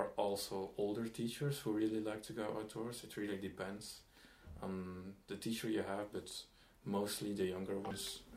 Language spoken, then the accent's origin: English; Belgium; So, I'm from Belgium.